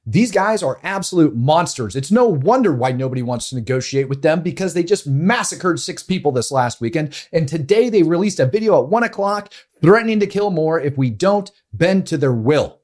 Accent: United States; And not only myself as an American, but if you're watching this from Israel, if you're watching this from anywhere in the world, you should be pissed off.

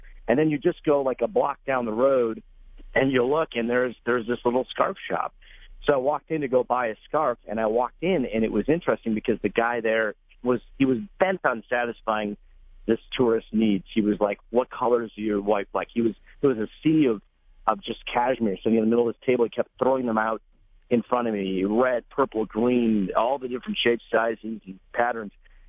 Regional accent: Troy, United States; I was born and brought up in America, grew up in Troy, had been to India two other times, but I was a kid

